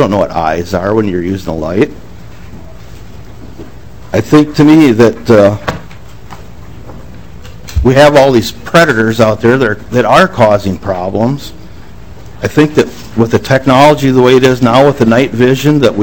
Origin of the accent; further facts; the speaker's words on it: Rochester, Minnesota, United States; I'm from Rochester, Minnesota.